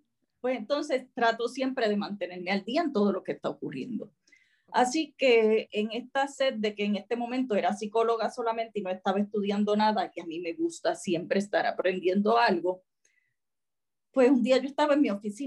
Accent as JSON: {"language": "Spanish", "country": "Puerto Rico", "tie": "born or raised there", "said": "Entonces decidí regresar a Puerto Rico y me quedé aquí y trabajé mucho tiempo"}